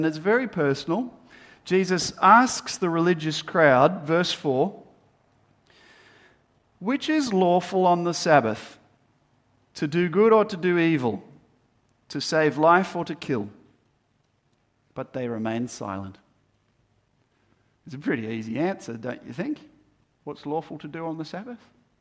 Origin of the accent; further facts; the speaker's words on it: Terry Hills, New South Wales, Australia; we grew up in Terry Hills. We had chooks and stuff